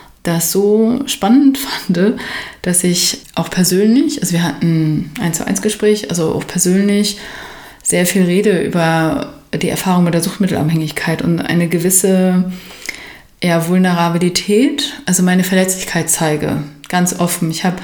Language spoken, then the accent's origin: German; East Germany, Germany; ich komme aus einem ostdeutschen Ghetto. Also ich bin im Plattenbau aufgewachsen